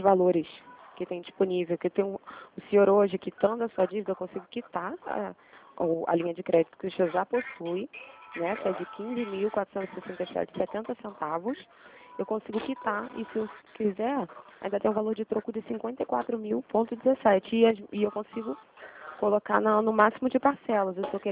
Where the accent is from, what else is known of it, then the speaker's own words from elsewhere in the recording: Rio de Janeiro, Brazil; sou do Rio.